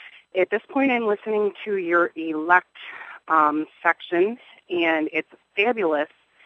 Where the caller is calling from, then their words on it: Buffalo, New York, United States; I am calling from the Buffalo, New York region.